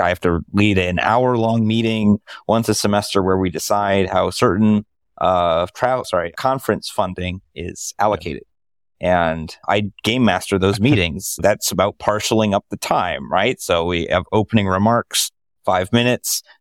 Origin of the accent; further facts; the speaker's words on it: Iowa, United States; I grew up in Iowa. So we had what we really wanted was, so Iowa, for those who don't know, is in the Midwest of the United States.